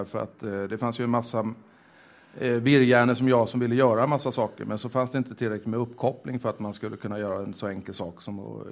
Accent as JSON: {"language": "Swedish", "country": "Denmark", "second_language": "Swedish", "said": "Jag är då en dansk virrhjärna"}